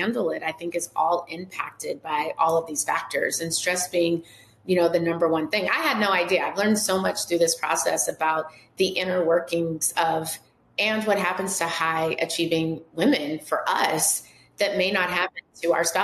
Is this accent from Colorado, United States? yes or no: no; Texas, United States; I know I'm from Texas, it's old school.